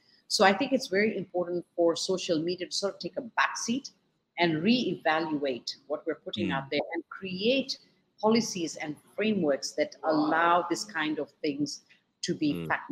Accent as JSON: {"language": "English", "country": "Kenya", "said": "obviously, you know, being Kenyan, I'm proudly taking, you know, ownership and onus"}